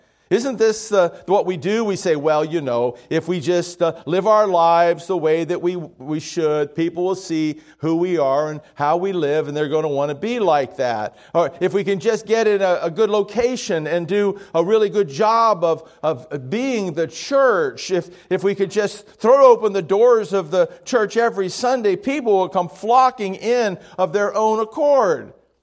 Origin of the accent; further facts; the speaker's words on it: Miami, Florida, United States; Now, many of you know that I grew up in Miami, a city that is well known for its fishing